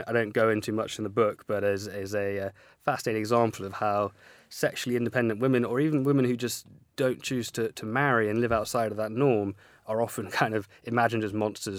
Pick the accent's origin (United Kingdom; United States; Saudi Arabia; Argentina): United Kingdom; England; I think as English men and women, we should be very careful about judging the French.